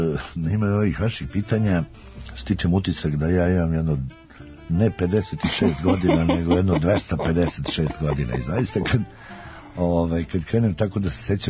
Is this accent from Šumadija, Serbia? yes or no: yes; Kragujevac, Šumadija, Serbia; ja sam Kragujevčanin